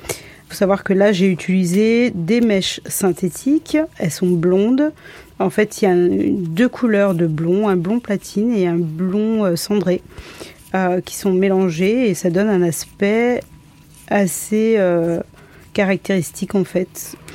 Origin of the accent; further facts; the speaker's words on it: Martinique, France; born there; now in Paris, France; je suis née en Martinique, et j'habite sur Paris.